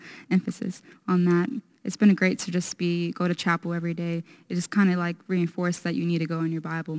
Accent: Quincy, Florida, United States; I'm 16, and I'm from Quincy, Florida.

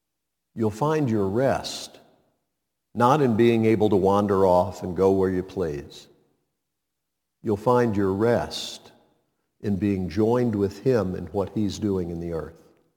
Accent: Montreat, North Carolina, United States; When I was growing up in Montreat, North Carolina, we lived with my aunt and grandmother.

